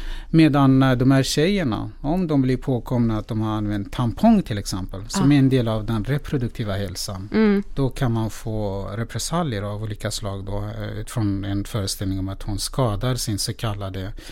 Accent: Iran; Swedish is a second language; moved away; Iran var ett speciellt land att växa upp i. Min generation var den generation som skulle få i uppgift att exportera Khomeinis budskap ute i världen.

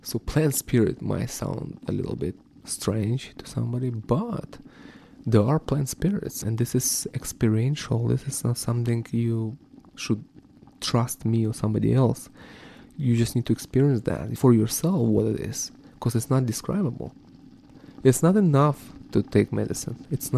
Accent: Ukraine; I'm originally from Ukraine.

